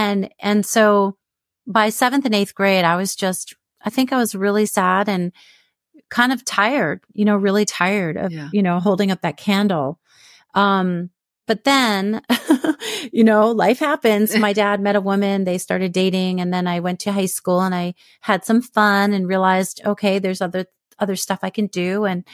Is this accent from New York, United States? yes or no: yes; New York, United States; Because I grew up in New York for the most part.